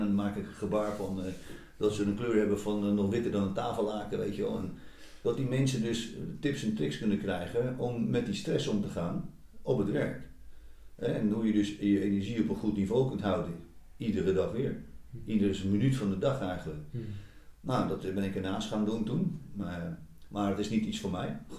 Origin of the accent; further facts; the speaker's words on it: Netherlands; also born or lived in England; En ik als Nederlander in een Engelse omgeving